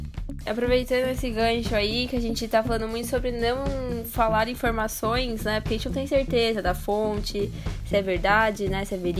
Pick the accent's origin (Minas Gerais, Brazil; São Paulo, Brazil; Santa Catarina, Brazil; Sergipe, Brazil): São Paulo, Brazil; Não, a gente é de São Paulo, né?